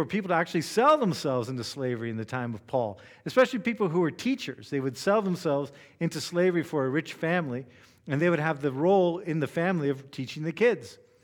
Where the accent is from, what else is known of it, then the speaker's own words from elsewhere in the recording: United States; Now, slavery wasn't always what we think about, especially as an American.